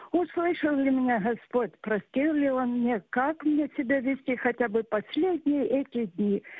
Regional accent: Krasnodar Krai, Russia; Я из Краснодарского края. … Мне 85 лет.

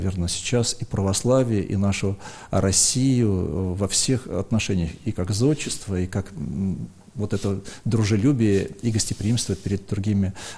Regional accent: Sevastopol, Crimea, Ukraine; now in Saint Petersburg, Russia; Я счастлив, что я из Севастополя в 78 году сюда приехал и являюсь теперь частью Петербурга.

